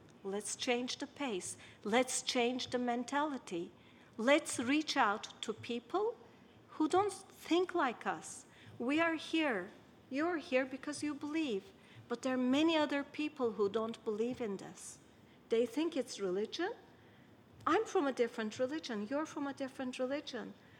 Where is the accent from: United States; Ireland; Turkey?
Turkey; from Portugal to Turkey, which is my country